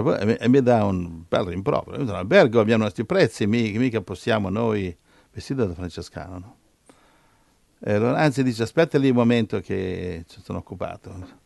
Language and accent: Italian; Lombardy, Italy; Lei viene e vengo dalla Lombardia.